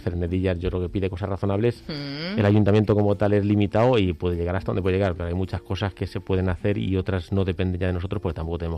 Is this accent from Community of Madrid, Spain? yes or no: yes; Fresnedilla de la Oliva, Community of Madrid, Spain; siempre he pensado en vivir en mi pueblo, que es en donde he nacido y donde me ha gustado vivir siempre y mantener la vida allí.